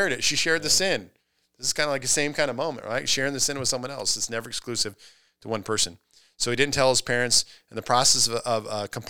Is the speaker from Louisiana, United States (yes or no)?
no; Nebraska, United States; one time I went to a Nebraska football game, because I'm from Nebraska.